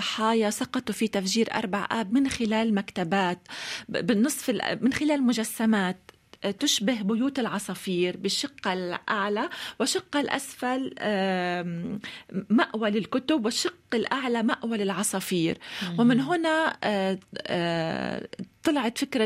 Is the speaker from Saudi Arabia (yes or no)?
no; Lebanon; نستطيع كلبنانيين ولبنانيات الذهاب إلى والاستعانة بالكتب